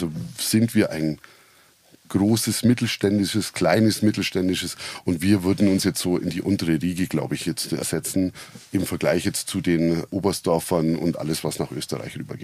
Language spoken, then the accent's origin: German; Marktoberdorf, Bavaria, Germany; Also ich bin eigentlich im Ostallgäu in Marktoberdorf aufgewachsen, war da eigentlich ziemlich fest mit meinen Wurzeln verwurzelt.